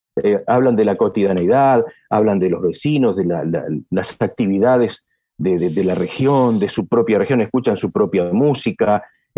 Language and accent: Spanish; Patagonia, Argentina; zonas de la Patagonia, que yo conozco muy bien porque soy patagónico